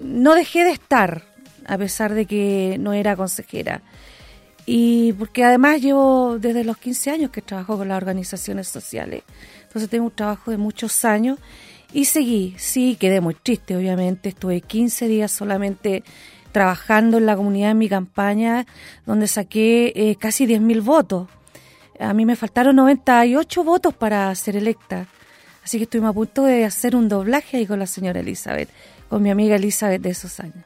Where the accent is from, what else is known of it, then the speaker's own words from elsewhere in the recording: La Florida, Santiago Metropolitan Region, Chile; Yo soy nacida y criada en La Florida.